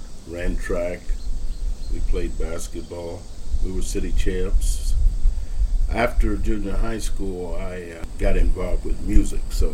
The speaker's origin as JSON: {"language": "English", "town": "Muncie", "region": "Indiana", "country": "United States", "tie": "born or raised there", "said": "Born and raised in Muncie. I went to, after graduating from high school, Ball State in 1974."}